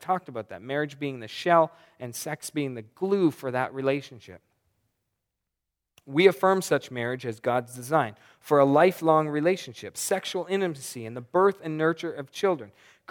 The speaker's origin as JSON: {"language": "English", "country": "Canada", "said": "we're Canadian, right? So we're kind of nice."}